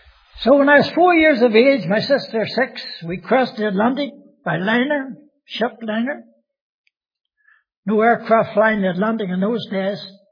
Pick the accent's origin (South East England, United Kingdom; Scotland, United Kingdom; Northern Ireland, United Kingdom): Northern Ireland, United Kingdom; Belfast; So I was raised in Belfast from 4 years of age. Look up the Shankill. You ever heard of it? It's a great place.